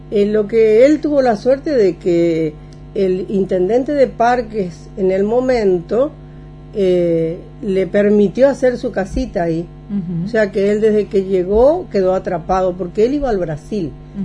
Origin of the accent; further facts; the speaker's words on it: Puerto Iguazú, Misiones, Argentina; que nacimos aquí en Iguazú